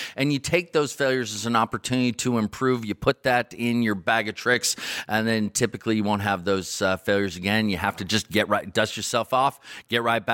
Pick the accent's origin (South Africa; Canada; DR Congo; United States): United States; California; now in Loomis, United States; You know, I've born and raised in the Bay Area, and I've lived in Silicon Valley for the last 25 years of my life.